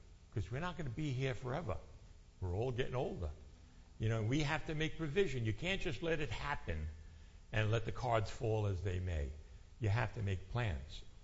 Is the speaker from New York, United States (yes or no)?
yes; Copiague, New York, United States; I grew up here in Copaig, right on Waldo Street, next block over from Jerry and Mary Ann. My father built the house I grew up in.